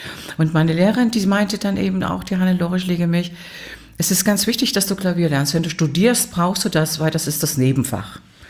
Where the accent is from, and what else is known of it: Suhl, Thuringia, Germany; accent: Thuringian